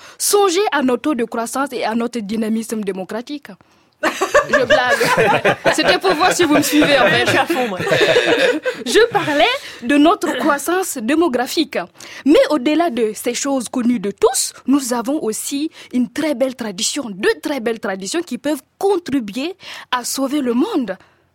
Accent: Burkina Faso; très répandu en Afrique de l'Ouest et chez moi au Burkina Faso.

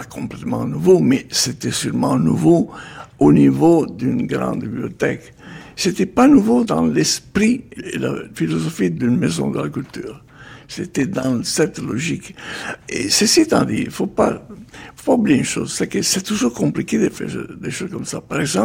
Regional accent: Italy; Et une place en plus, moi je suis italien.

